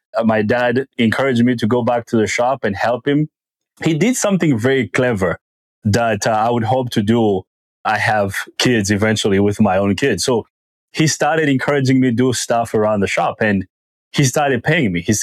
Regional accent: Republic of the Congo; moved away as an adult; now in United States; I was born and raised in the Republic of Congo. I moved here to this wonderful country of the United States around the end of 2013.

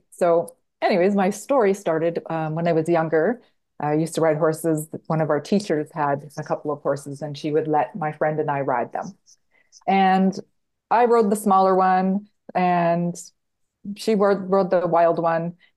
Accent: Mission, British Columbia, Canada; Yeah, I lived in Mission. So I grew up in Mission.

